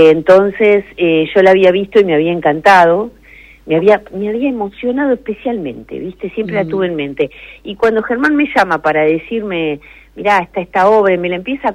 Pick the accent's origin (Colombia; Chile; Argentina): Argentina; Dolores, Buenos Aires Province; Y yo soy del interior, yo soy de Dolores, provincia de Buenos Aires.